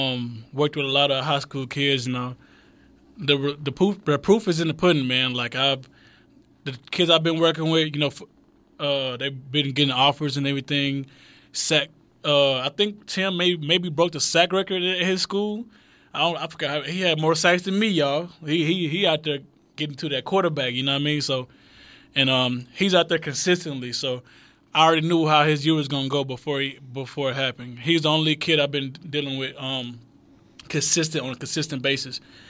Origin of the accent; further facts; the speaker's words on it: Crockett, Texas, United States; now in El Paso, United States; I've never seen anything like this where I'm from. Like, I'm from Crockett, Texas. There's only 7,000 people there.